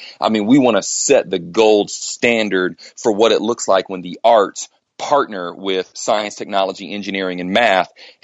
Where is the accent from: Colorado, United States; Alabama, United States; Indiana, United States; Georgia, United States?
Indiana, United States; Evansville; Growing up in Evansville, Indiana, my elementary school, my middle school, those schools struggled when I was there.